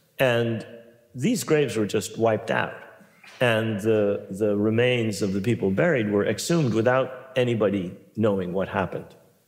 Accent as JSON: {"language": "English", "town": "New York City", "region": "New York", "country": "United States", "tie": "born or raised there", "said": "And I grew up in New York City. I think that explains it."}